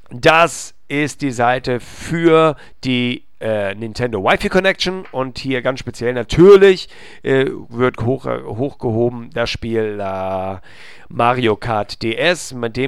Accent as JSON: {"language": "German", "region": "Hamburg", "country": "Germany", "said": "wir natürlich haben uns als Hamburger für den Hamburger Sportverein entschieden"}